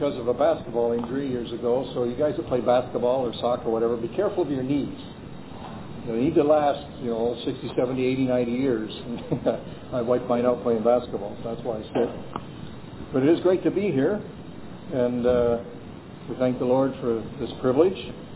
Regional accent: Beamsville, Ontario, Canada; also born or lived in Hamilton; I was born in Hamilton, Ontario, graduated from Beamsville High School. If you can find Beamsville on the map, you've got a good map, because it's not a real large town, but it's just east of Grimsby

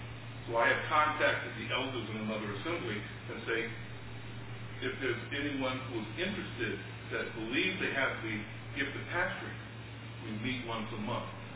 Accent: Bristol, Connecticut, United States; from Bristol, Connecticut.

